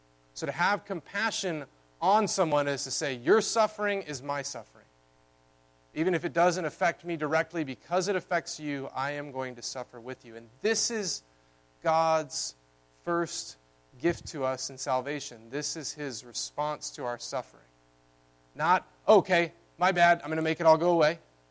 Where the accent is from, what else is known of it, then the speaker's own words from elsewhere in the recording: the South, United States; I'm from the South, maybe they send a casserole.